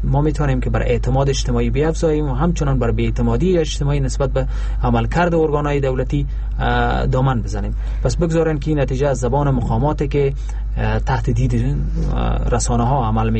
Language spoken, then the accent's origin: Persian; Afghanistan; ما به عنوان یک افغانی که هر روز دسترسی به رسانه دارم،